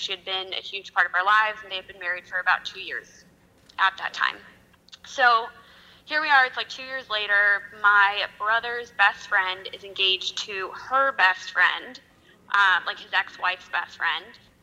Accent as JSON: {"language": "English", "town": "Chicago", "region": "Illinois", "country": "United States", "said": "I'm from Chicago."}